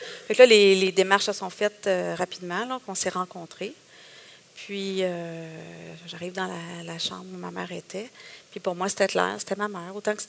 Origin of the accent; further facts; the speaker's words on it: Quebec, Canada; Moi, je suis une Libanaise, grecque, italienne, je suis québécoise.